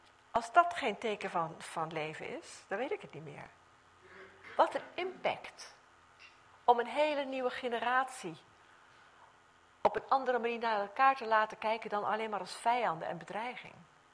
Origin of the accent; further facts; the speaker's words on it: Netherlands; want dat weten wij als Nederlanders.